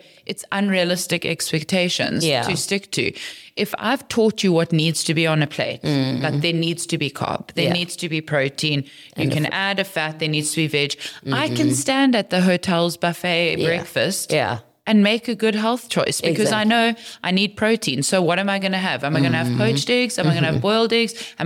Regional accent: Western Cape, South Africa; I'm from the Cape. So I'm still like a province girl at heart

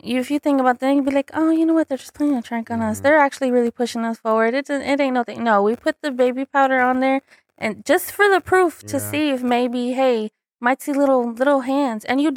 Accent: San Antonio, Texas, United States; So I was raised in San Antonio, Texas, and there is a railroad crossing.

